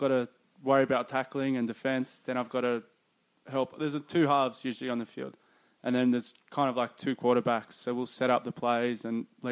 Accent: Australia; now in Tampa, United States; I'm from Australia.

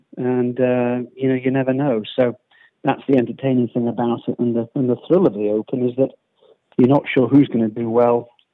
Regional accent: United Kingdom; but obviously as a Brit and a British supporter, we wish hi

